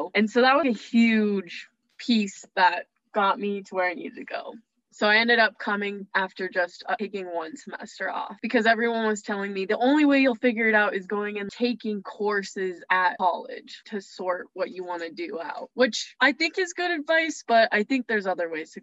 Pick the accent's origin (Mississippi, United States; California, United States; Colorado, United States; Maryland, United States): Colorado, United States; Evergreen; I'm from Evergreen, Colorado.